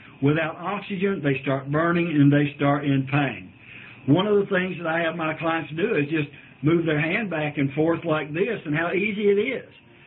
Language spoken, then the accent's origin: English; Cleveland, Ohio, United States; I grew up in Cleveland, by the way.